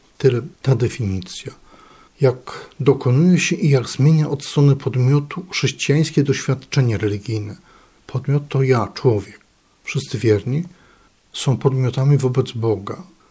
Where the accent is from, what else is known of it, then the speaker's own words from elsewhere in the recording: Kalisz, Greater Poland Voivodeship, Poland; jestem z parafii Miłosierdzia Bożego z Kalisza. Kiedy się urodziłem, parafia trwała już 2 lata. I właściwie przez cały czas, od momentu chrztu, a potem przez czas bycia ministrantem, ja jakby wyrosłem z obrazem Jezusa Miłosiernego